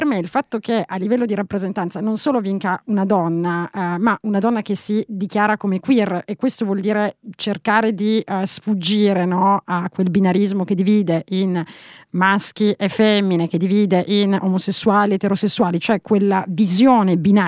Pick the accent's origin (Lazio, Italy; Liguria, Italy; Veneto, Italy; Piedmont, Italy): Piedmont, Italy; Turin; now in Berlin, Germany; Io non conosco Milano, appunto sono torinese, vivo da 3 anni a Berlino